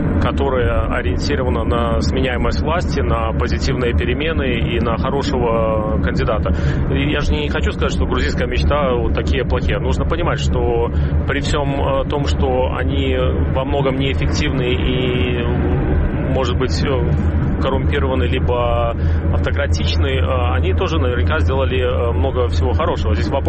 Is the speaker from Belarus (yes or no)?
yes; Belarus; now in Washington, United States; никак не могу быть российским, потому что по гражданству я белорус.